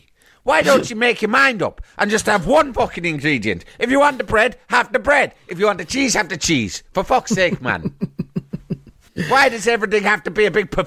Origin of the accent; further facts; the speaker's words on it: Cork, Munster, Ireland; Listen, you know, I'm from Cork. There's no shortage of prawns.